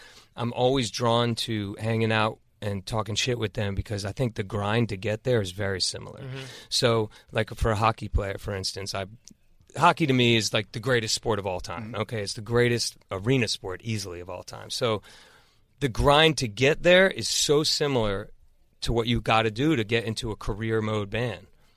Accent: Maryland, United States; also born or lived in Virginia; we grew up in Maryland in Virginia … was popping off and we knew it we knew what was going on over there and we thought like they're doing that in Virginia we can do that in Maryland

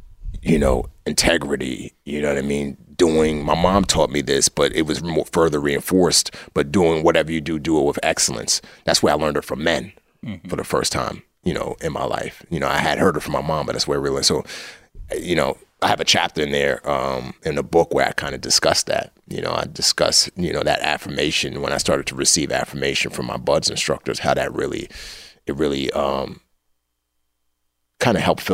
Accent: New York City, New York, United States; the mind games I could take growing up in the Bronx, that prepared me for that.

